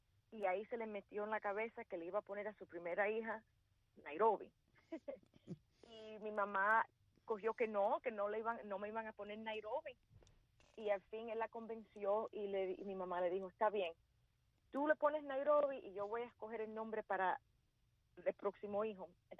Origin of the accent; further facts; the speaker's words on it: New Orleans, Louisiana, United States; born there; Nací en New Orleans.